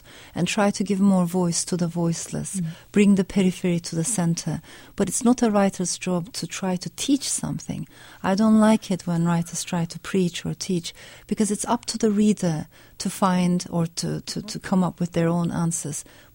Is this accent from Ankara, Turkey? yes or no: yes; Ankara, Turkey; English is a second language; also born or lived in France; I was born in France. Shortly afterwards, my parents got divorced. With my mother, we came back to Turkey, Ankara.